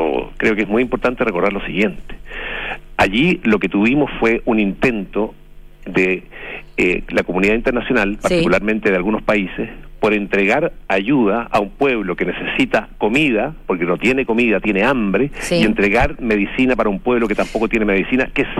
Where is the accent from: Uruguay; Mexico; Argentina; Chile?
Chile; nosotros como chilenos y como país